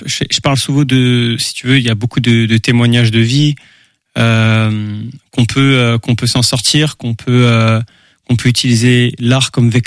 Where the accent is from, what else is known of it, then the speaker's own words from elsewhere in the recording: Nantes, Pays de la Loire, France; born there; ma maman est d'origine de la Martinique. Et si tu veux, ben voilà, hein. C'est moi je suis né sur Nantes